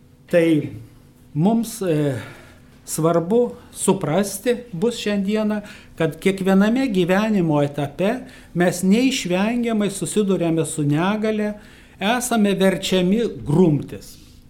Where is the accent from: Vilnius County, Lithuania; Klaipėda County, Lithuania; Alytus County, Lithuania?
Klaipėda County, Lithuania; Klaipėda; Aš gimiau Klaipėdoje, išaugau prie jūros